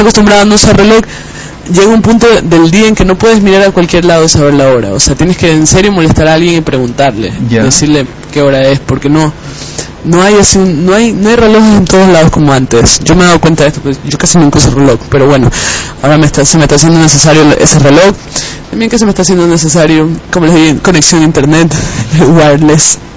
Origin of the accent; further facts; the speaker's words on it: Jipijapa, Manabí, Ecuador; siempre va para mi tierra, así que esta canción va en remembranzas de mi terruñito, linda provincia de Manabí, y su sultana del café Jipijapa.